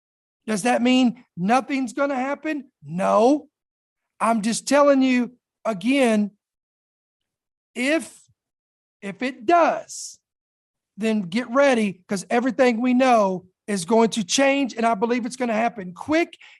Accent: United States; Because I am an American. This is where I live. This is my earthly citizenship.

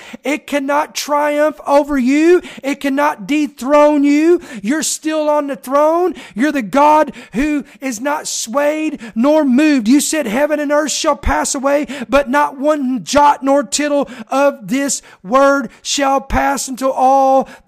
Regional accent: United States; But I'm an American. I can stand in the gap for my country.

